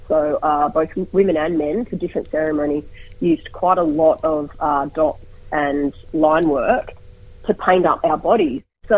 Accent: Sydney, New South Wales, Australia; only ever painted Sydney, which is, my home country

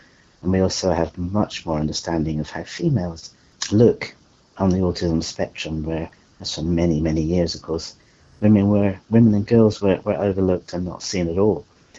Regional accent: United Kingdom; now in Warrnambool, Australia; I'm a British psychologist, Australian social worker. I live in Warrnambool in country Victoria, and I'm autistic.

